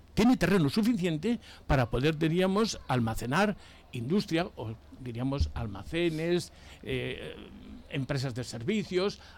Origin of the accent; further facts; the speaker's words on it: Benicàssim, Valencian Community, Spain; nosotros venimos de Benicàssim, vivimos en Benicàssim los tres